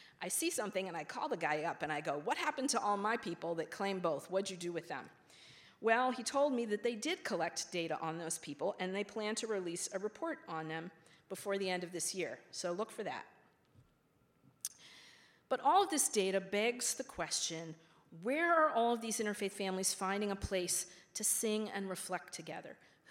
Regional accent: Boston, Massachusetts, United States; born there; I was born in May of 1961, which happens to be the month of the great merger of Unitarianism and Universalism. And I think that this was fate somehow. I was also born on Beacon Hill, on this corner

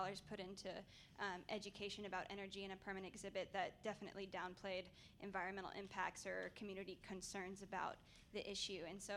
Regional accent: Plano, Texas, United States; I'm from Plano, Texas, which is a northern suburb of Dallas.

